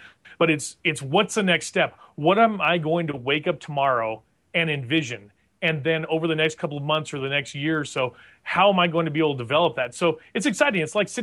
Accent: La Junta, Colorado, United States; I like to use small towns like the town I grew up in La Junta, Colorado, where there's about 8,000 people or so.

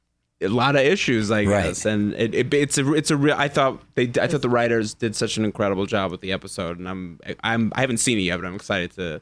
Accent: New York, United States; New York.

